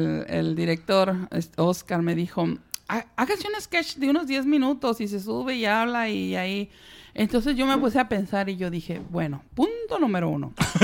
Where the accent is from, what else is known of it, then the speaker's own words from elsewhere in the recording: Pueblo Nuevo, Guanajuato, Mexico; yo, como mexicana, guanajuatense, neopoblana. Ese es mi gentilicio, neopoblana, de Pueblo Nuevo.